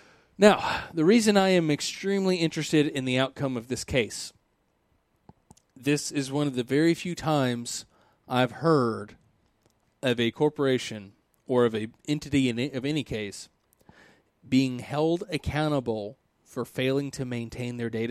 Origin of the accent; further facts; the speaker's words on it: the South, United States; I'm also from the South, so, you know, just justifying if I'm mispronouncing names.